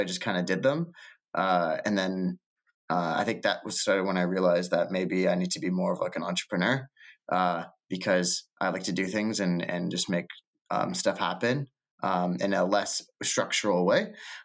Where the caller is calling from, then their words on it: Toronto, Ontario, Canada; I'm calling from Toronto. I just got back from Lisbon.